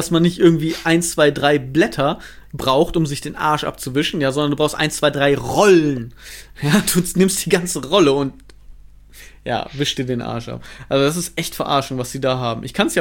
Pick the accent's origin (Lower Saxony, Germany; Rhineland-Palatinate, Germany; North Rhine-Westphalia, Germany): Lower Saxony, Germany; Sieht ein bisschen da so aus wie bei uns in Ostfriesland, nur mit Bergen.